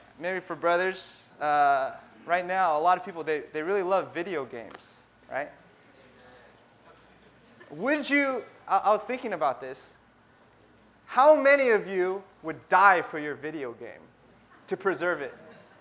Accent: West Coast, United States; now in Boston, United States; just a little bit about myself. I grew up on the West Coast pretty much all my life. And some people call the West Coast Best Coast, but I don't know. I've moved to Boston about 5 years ago.

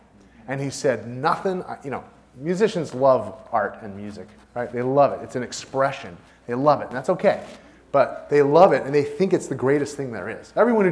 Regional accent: Seattle, Washington, United States; born there; I was born in Seattle a long time ago, in a prior millennium.

